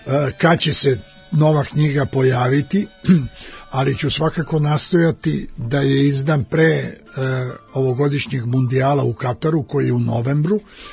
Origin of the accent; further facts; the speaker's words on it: Zaječar, Southern and Eastern Serbia, Serbia; kad sam bio klinac u Zaječaru